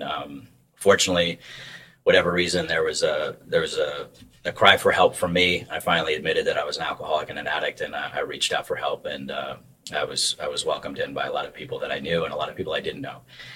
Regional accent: New York, United States; I was up north. I grew up in New York.

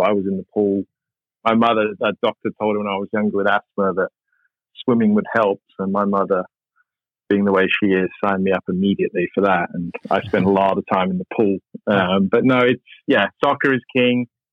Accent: Hayes, London, United Kingdom; I'm from West London, a town called Hayes. If you've ever flown into Heathrow Airport, you've flown over my house, the town next door.

